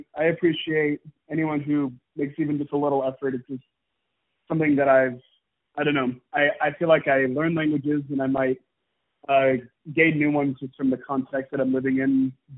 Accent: Paris, Île-de-France, France; also born or lived in Versailles; I grew up in Paris and Versailles in France for 8 years, so that's the longest I've ever lived anywhere. So I learned French.

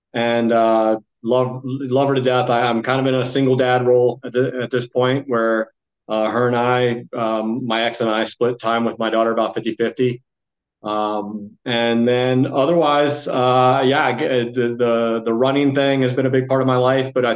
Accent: Virginia, United States; Yeah. So I grew up here in Virginia, pretty much my whole life.

